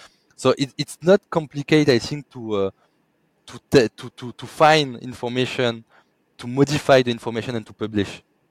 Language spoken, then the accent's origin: English; France; accent: French; English is a second language; Hope that my French accent will be okay for people who will listen, as I said.